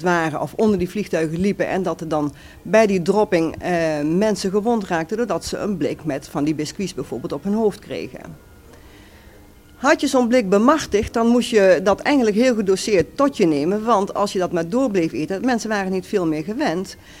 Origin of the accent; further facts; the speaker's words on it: 's-Heerenberg, Gelderland, Netherlands; ik kom zelf uit Zeerenberg, uit de Achterhoek.